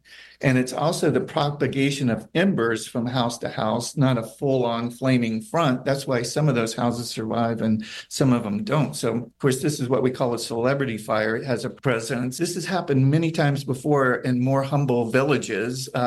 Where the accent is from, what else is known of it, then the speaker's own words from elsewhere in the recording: Florida, United States; like some of the places in my home state of Florida has had to do with hurricanes.